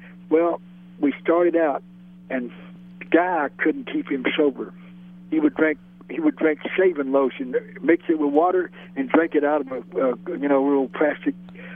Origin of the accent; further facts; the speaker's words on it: Alabama, United States; We grew up together in Alabama. His grandfather had a farm next to my grandfather, and we used to play together, me and Charlie.